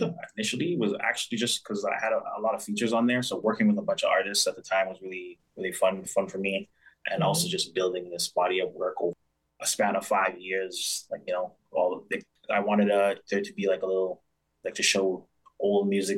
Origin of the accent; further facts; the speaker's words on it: Mississauga, Ontario, Canada; I was born and raised in Mississauga, as it's stated.